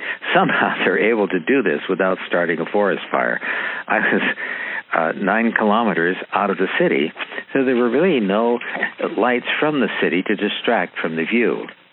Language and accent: English; California, United States; I was raised in California, and even as a child or a Boy Scout, we were fanatic about the damage of forest fires and its danger.